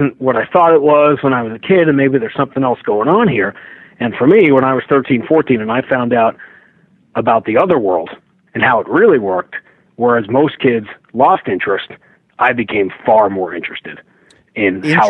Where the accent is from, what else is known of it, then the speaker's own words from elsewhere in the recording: New York, United States; I grew up in New York. I'm a New Yorker, as you were, you know, early on.